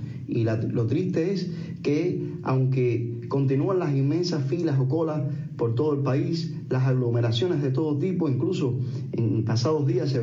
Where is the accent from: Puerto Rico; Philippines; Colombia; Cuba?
Cuba; especialmente los que somos cubanos, que no nos olvidamos de nuestras raíces, que seguimos allí espiritualmente